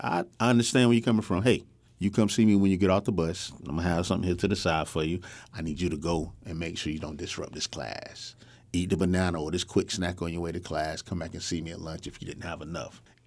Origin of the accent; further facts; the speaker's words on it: Wilmington, Delaware, United States; I'm from Wilmington. I'm from the inner city, so I know exactly what's going on.